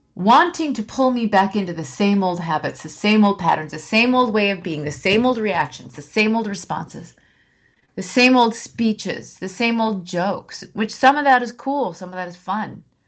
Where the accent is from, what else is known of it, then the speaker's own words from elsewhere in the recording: Minnesota, United States; And I grew up in Minnesota where you don't touch people, like we do now.